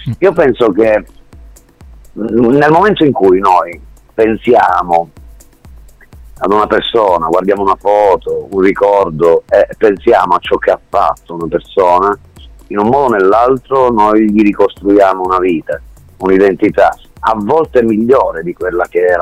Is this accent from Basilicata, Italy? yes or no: yes; Basilicata, Italy; sono fiero di essere terrone, tra virgolette, sono fiero di essere, di vivere, di essere un ragazzo, un uomo della Basilicata